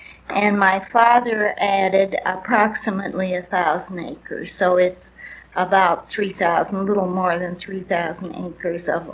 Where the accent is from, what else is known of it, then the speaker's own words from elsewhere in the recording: Pueblo, Colorado, United States; born there; I was born in Pueblo, December 9, 1917.